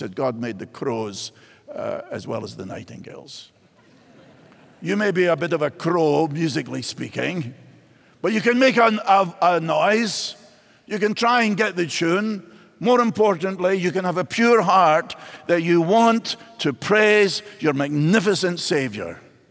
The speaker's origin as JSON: {"language": "English", "region": "Scotland", "country": "United Kingdom", "lives_now": "United States", "said": "So, well, you know, I'm from Scotland."}